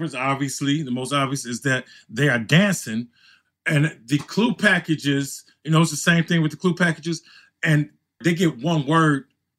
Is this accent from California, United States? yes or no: no; Chicago, Illinois, United States; I'm from Chicago. We got house music.